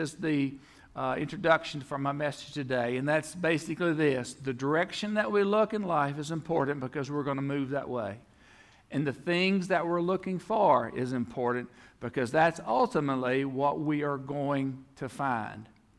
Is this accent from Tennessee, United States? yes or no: no; Arkansas, United States; I grew up in South Arkansas.